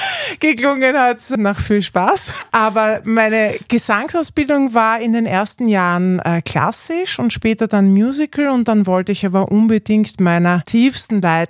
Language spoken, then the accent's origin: German; Graz, Styria, Austria; now in Vienna, Austria; Ich bin Grazerin und lebe jetzt mittlerweile schon mehr Zeit meines Lebens in Wien als in Graz, aber bin natürlich immer gern in der Heimat.